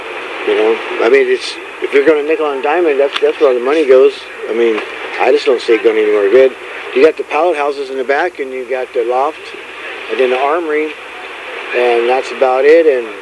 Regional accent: Bonny Doon, California, United States; I'm from here. I was born here. I grew up in Bonny Doon

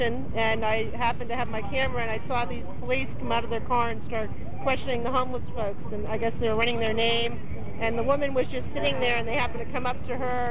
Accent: Iran

